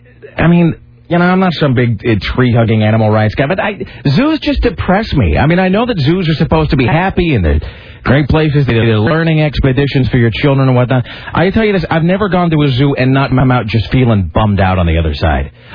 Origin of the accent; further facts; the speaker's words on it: Kennewick, Washington, United States; growing up in Kennewick, we would come to visit my hideous relatives in Portland and or Vancouver.